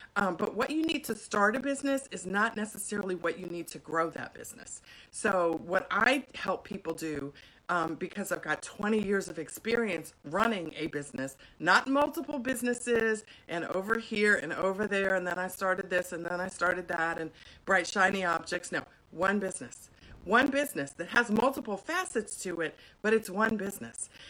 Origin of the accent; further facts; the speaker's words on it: Washington, District of Columbia, United States; I'm actually here in Washington, D.C., which is my hometown. I'm here at my mom's house